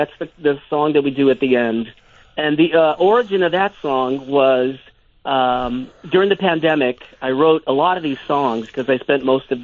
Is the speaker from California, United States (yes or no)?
yes; Los Angeles, California, United States; I'm from Los Angeles, California. Actually, I was born in Hollywood at Kaiser Hospital on Sunset Boulevard.